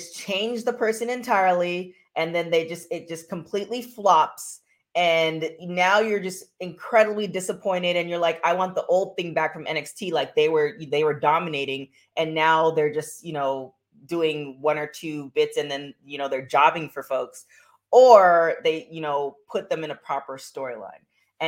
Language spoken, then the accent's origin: English; Canada; I'm from Canada, so I root for everybody Canadian.